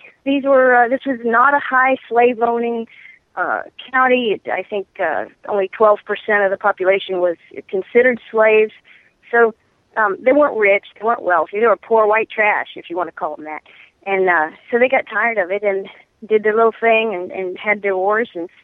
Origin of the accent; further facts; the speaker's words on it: Southern United States, United States; I'm a Southerner, and yet never heard of this.